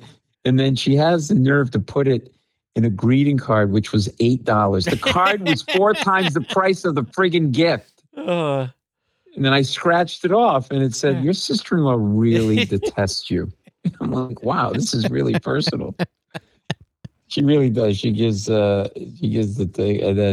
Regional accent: Rhode Island, United States; Like I said, I grew up in New England, Rhode Island.

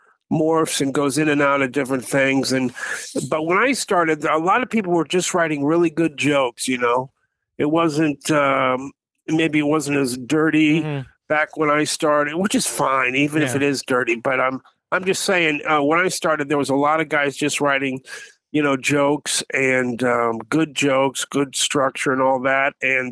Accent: Kansas, United States; and I'm from Kansas. I think I might have told you.

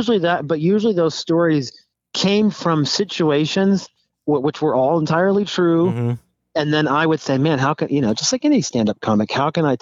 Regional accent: the South, United States; about growing up in the South, growing up in a big family.

